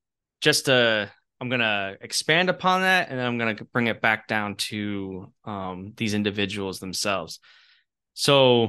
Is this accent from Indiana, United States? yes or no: no; Florida, United States; Well, I'm from Florida, and it's basically the Australia of America.